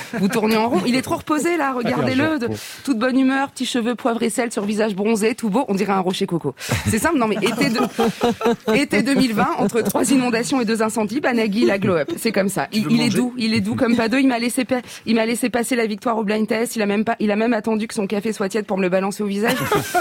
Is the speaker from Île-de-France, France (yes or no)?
yes; Paris, Île-de-France, France; born there; Je suis née à la Foire du Trône.